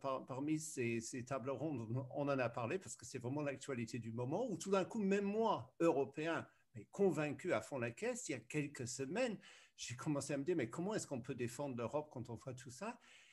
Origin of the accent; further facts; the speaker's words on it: South West England, United Kingdom; Moi, j'ai grandi en Cornouailles dans les années 60.